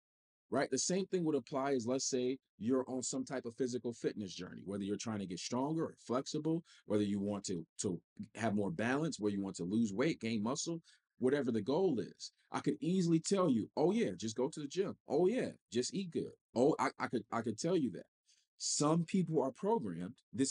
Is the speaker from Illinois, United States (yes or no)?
yes; Illinois, United States; He was from Wisconsin, I was from Illinois.